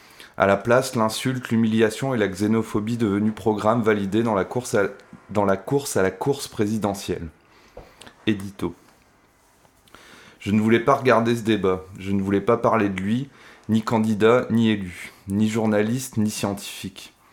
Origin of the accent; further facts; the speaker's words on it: France; En tant que Français musulman